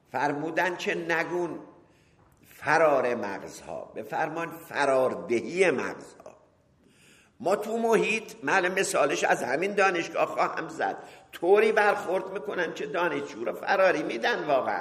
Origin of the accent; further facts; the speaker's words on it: Iran; گفتم ایرانی.